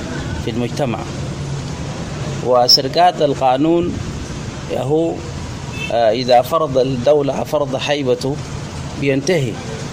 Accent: South Sudan; أي منطقة أنا مشيت فيها أنا بكون مستقر، أنا جنوبي

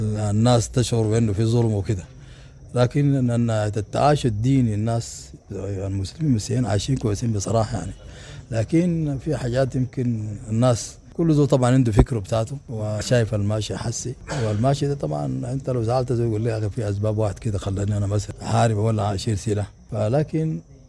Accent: Sudan; بلدنا السودان

